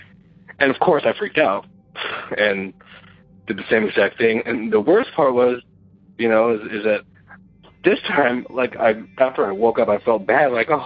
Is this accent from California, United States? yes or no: yes; San Bernardino, California, United States; I'm from San Bernardino, California.